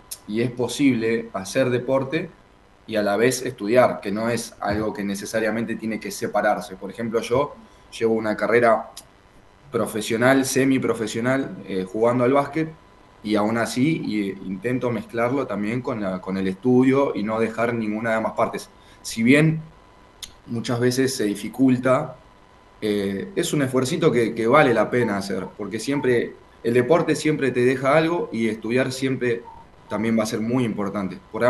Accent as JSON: {"language": "Spanish", "town": "Remedios de Escalada", "region": "Buenos Aires Province", "country": "Argentina", "tie": "born or raised there", "said": "de toda la vida yo soy del barrio de Remedios de Escalada, vivo muy cerca del Club de Talleres"}